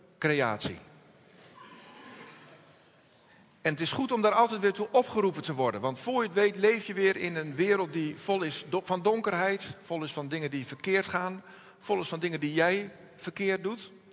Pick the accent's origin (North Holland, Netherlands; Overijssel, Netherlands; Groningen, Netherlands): Groningen, Netherlands; Wij zijn Groningers. Het is niet allemaal, maar we leven wel allemaal mee met de Groningers natuurlijk.